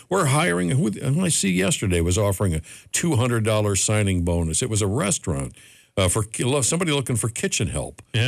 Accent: Cleveland, Ohio, United States; I will tell you this, that was culture shock for me, because we came from Cleveland, and you know, it's not Chicago or New York, but it's a big city.

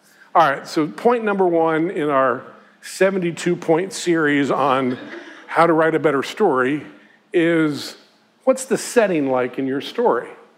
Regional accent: Tennessee, United States; I'm from East Tennessee

